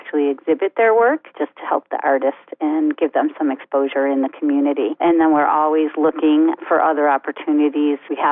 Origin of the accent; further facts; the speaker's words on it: Buffalo, New York, United States; moved away as an adult; now in Indianapolis, United States; I am originally from Buffalo, New York. I married my childhood sweetheart, whom you know … And we were transplanted from the East Coast to Indianapolis, Indiana in 1982